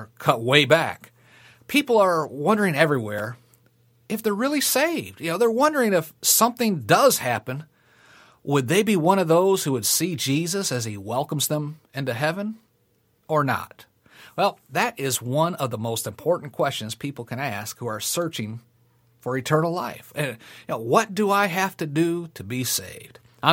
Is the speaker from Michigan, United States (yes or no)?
yes; Michigan, United States; I have family in Louisiana. I was born and raised up in Michigan.